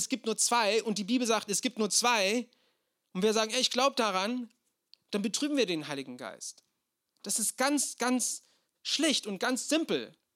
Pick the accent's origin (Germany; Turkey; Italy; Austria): Turkey; ich habe meine Kindheit in der Türkei verbracht.